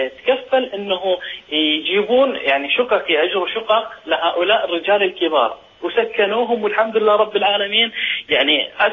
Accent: Sweden; انا من السويد

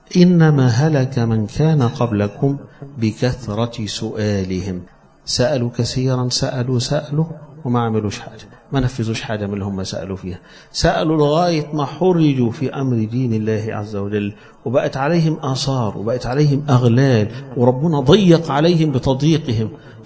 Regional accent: Egypt; عندنا في مصر هنا ما فيش حاجة اسمها خمس

